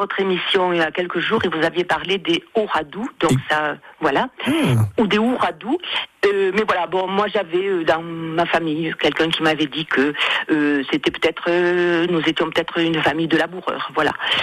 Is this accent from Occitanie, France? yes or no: yes; Occitanie, France; born there; c'est la mienne, puisque je suis née dans le Tarn.